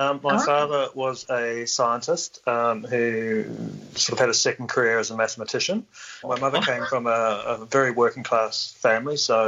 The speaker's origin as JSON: {"language": "English", "country": "New Zealand", "tie": "born or raised there", "also_born_or_lived": "Cook Islands", "lives_now": "Sydney, Australia", "said": "I hail from New Zealand. I was actually born in the Cook Islands, but raised in New Zealand. My family are from New Zealand, going back many generations. But I've been over here in Sydney for 25 years, actually."}